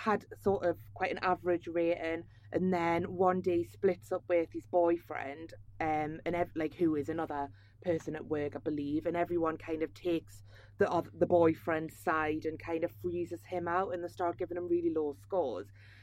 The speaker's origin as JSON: {"language": "English", "region": "North East England", "country": "United Kingdom", "said": "From like Tyneside."}